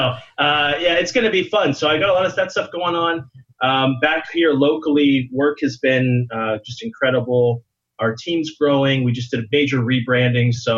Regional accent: Florida, United States; moved away; you know, you can tell from my accent that I'm not from here. But I am from America. I'm from Florida.

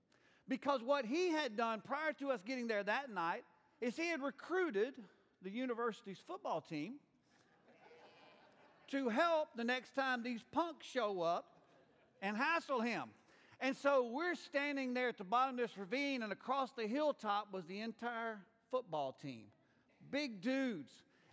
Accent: Mobile, Alabama, United States; Well, growing up in Mobile, Alabama, there in our town was a small private university.

